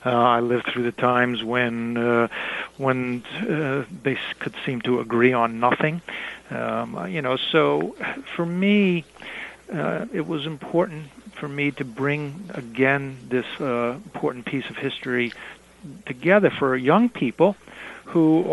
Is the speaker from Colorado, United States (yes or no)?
no; Brooklyn, New York, United States; I grew up in a neighborhood that was probably 95%, if not more, Jewish when I was born in East New York, Brooklyn.